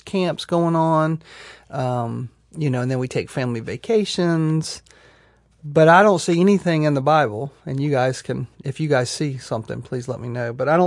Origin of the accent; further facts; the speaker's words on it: Myrtle Beach, South Carolina, United States; You know, I can remember growing up in Myrtle Beach, and Memorial Day to Labor Day was, you know, that was kind of the summer.